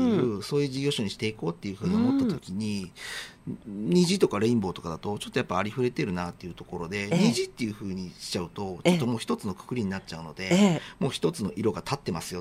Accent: Nagoya, Aichi, Japan; 私自身が守山区出身なんですけども、名古屋の、瀬戸は母の実家がありまして

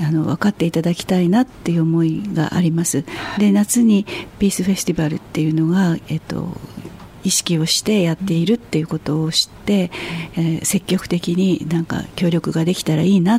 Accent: Nagasaki, Japan; 私は長崎で生まれ育ちましたので、周りがみんな被爆者ですから、自分が被爆者であるっていうことがそれほど抵抗感はなく、私は長崎出身で被爆2世です

